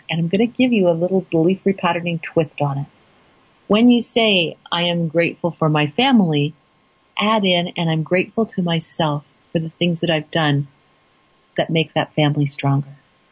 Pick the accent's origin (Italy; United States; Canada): Canada; I know many people that are listening are from places other than Canada, but I'm Canadian, eh?